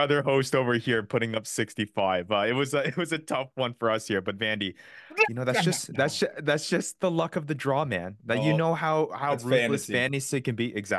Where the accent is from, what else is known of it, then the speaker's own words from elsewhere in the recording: Canada; We're good Canadian boys.